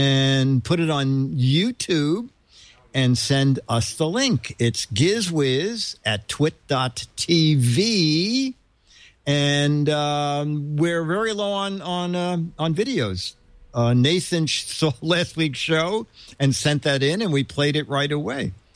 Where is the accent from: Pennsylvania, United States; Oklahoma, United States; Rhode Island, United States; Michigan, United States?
Pennsylvania, United States; Hershey; I'm a magician from Hershey, PA.